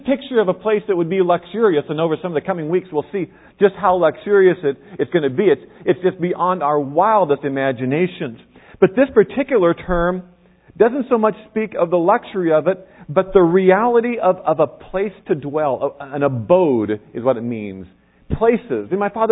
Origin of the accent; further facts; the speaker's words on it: Kansas, United States; About 20 miles from where I grew up in Kansas is a very tiny town.